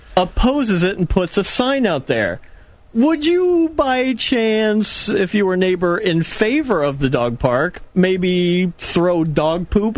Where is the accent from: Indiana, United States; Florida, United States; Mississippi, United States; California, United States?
Indiana, United States; as we're going to my home state of Indiana, I have to shake my head at this.